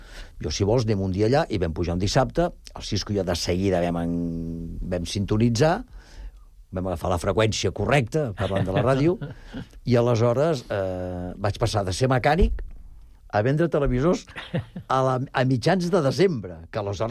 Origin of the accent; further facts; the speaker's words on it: Barcelona, Catalonia, Spain; perquè jo vinc de Gràcia, eh?